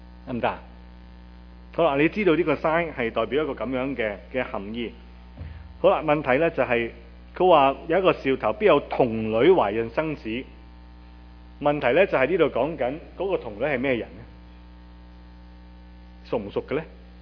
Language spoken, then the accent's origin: Cantonese; China; 因為我哋都係中國人，我哋唔係日本人、亞洲人。